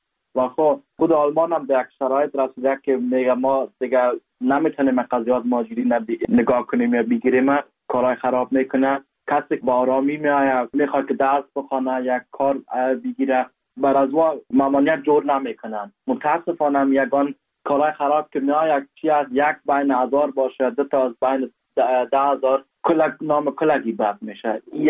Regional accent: Afghanistan; now in Germany; میگم که آلمان هستم، اونتا هم از افغانستان میام

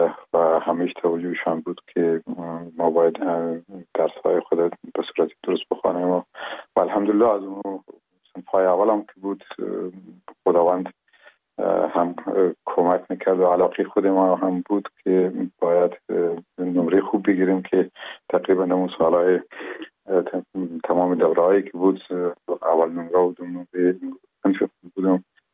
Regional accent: Afghanistan; first language Pashto; وقتی خوست رفتیم مشکلی نبود چون زبان مادری ما پشتو بود و در او جایی که ما کلان شدیم به اصطلاح ما دو زبانه کلان شدیم

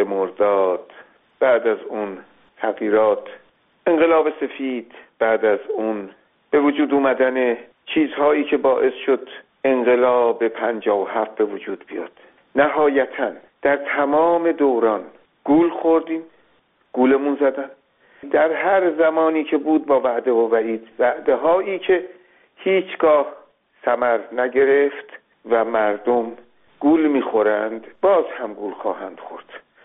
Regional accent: Iran; born there; من هم یکی از بخت برگشتگانی هستم که در ایران به دنیا آمدم.

